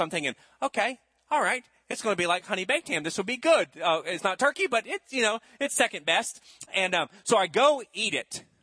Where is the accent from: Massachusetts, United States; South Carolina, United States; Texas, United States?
South Carolina, United States; Charleston; So growing up in Charleston, we always had the same menu.